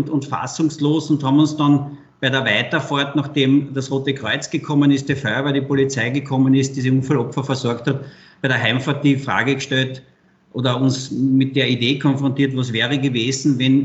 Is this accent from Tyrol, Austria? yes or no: no; Carinthia, Austria; ich bin Kärntner